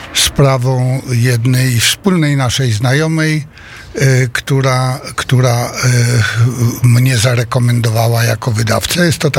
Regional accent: Wrocław, Lower Silesian Voivodeship, Poland; Ja jestem wrocławianinem

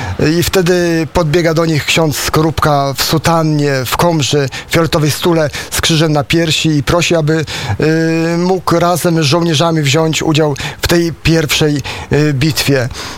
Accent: Pabianice, Łódź Voivodeship, Poland; Ja pochodzę z Podpabianic, także jest również tam w Łodzi przed katedrą od 30 lat pomnik

